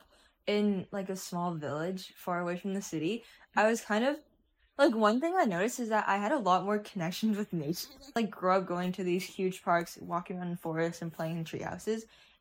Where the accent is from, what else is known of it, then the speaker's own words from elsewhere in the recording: Langley, British Columbia, Canada; also born or lived in California; I'm from Vancouver, British Columbia, and a fun fact about me was that I was born in California, actually, and then my family moved back and forth a lot